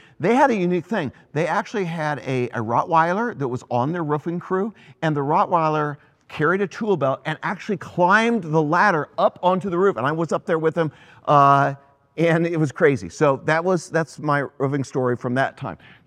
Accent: Greenwood, Indiana, United States; I was hired summer job in my hometown for my high school. I did some painting, but I also worked on the roofing crew at Greenwood Community High School in Greenwood, Indiana.

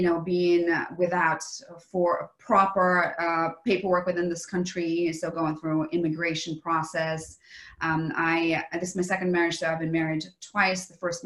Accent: Russia; English is a second language; now in New York City, United States; Yeah, so originally I am from Russia. I was born and bred in Russia, and I migrated to the United States, to New York City, where I am currently located, but I also am location independent. So New York City for now.

